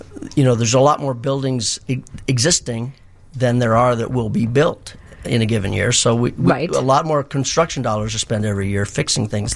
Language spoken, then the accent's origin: English; Rushville, Illinois, United States; Yeah, a little small town down Rushville, which is down in sort of the pregnant bulge of southern Illinois.